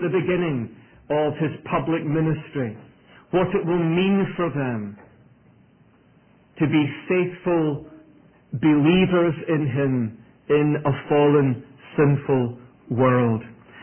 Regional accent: Scotland, United Kingdom; accent: Scottish; And while my accent may be a little different from what you're used to, you can console yourself that it's Scottish, and that should serve you well through the rest of the day.

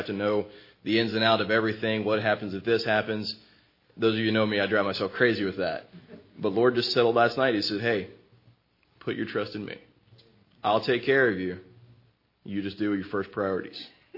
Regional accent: Asheville, North Carolina, United States; I'm from Asheville, North Carolina.

